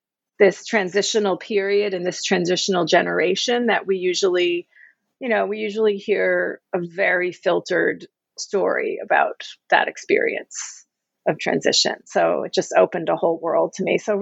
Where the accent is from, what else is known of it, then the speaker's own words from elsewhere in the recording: United States; I'm not a Turk, I'm an American.